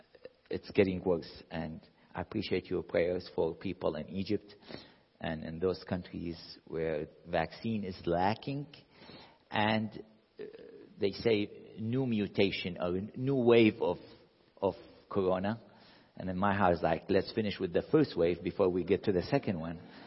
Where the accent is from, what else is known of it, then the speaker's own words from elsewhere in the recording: Iraq; I'm from Iraq